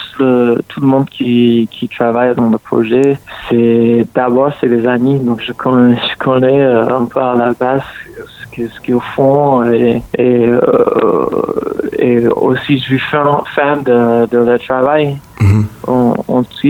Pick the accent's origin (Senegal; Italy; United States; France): United States; Atlanta, Georgia; French is a second language; Moi, je viens d'Atlanta à la base, et il y a plein de rappeurs qui sortent là-bas avec les sons différents.